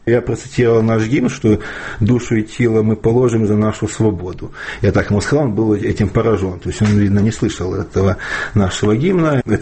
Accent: Kharkiv Oblast, Ukraine; Мы все из Харьковской области были.

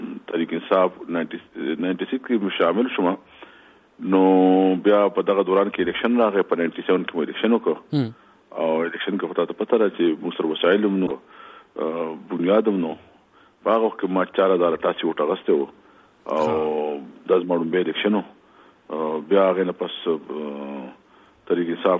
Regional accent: Marghuz, Khyber Pakhtunkhwa, Pakistan; زما تعلق د صوبې سره دی ضلع صوبې او په ضلع صوبې کې چې نو مرغوز کله دی مرغوز اغه کې ما سبق کومل ته ویل د مرغوز کړی نه

